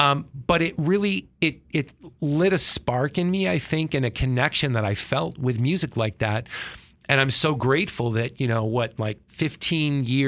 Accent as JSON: {"language": "English", "town": "Penfield", "region": "New York", "country": "United States", "tie": "born or raised there", "said": "I moved back to Rochester a few years ago. I grew up in Penfield. You know, I mean, I'm from Rochester, graduated from Eastman"}